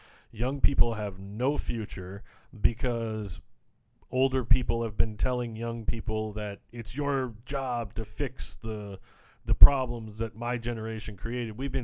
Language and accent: English; United States; I'm American, so the closest I've got is, you know, Trump, and it's done horrible things to the United States.